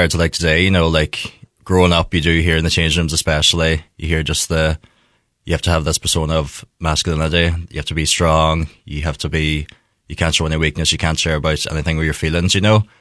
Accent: Castlederg, Northern Ireland, United Kingdom; So I'm from Tyrone, across the border there, Ahí Aran Castlederg area. Mistaken for a Donegal man every now and then from the accents.

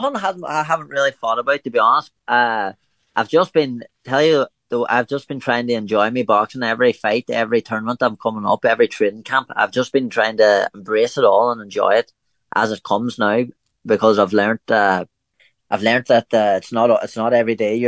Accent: Newtownstewart, Northern Ireland, United Kingdom; We're just from Newton Stewart's not a big place now, as you know, it's just a wee small place.

